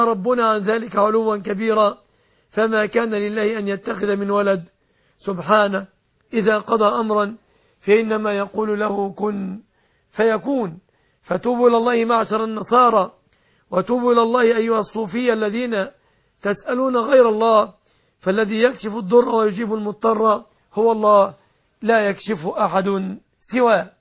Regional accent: Egypt; أن يحفظ بلادنا مصر

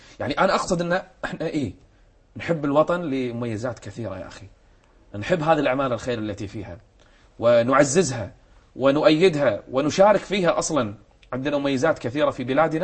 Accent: Qatar; ميزة عندنا في قطر والحمد لله

